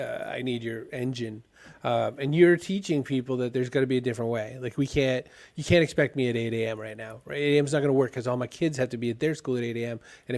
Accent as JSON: {"language": "English", "country": "Ireland", "said": "And I'm Irish."}